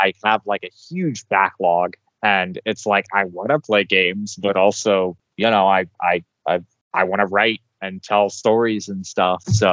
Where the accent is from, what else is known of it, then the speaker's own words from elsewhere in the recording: Indiana, United States; I'm from Indiana, and I live up in Fort Wayne, which is a fairly big city.